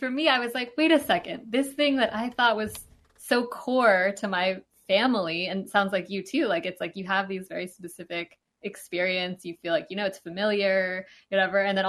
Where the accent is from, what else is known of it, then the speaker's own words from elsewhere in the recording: Santa Monica, California, United States; I grew up in Santa Monica in Southern California. My family's from New Zealand.